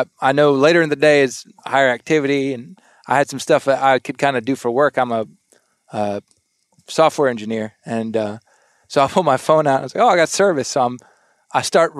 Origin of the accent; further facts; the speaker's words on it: Texas, United States; So I didn't grow up in the deer woods. I grew up in South Texas in the duck blinds.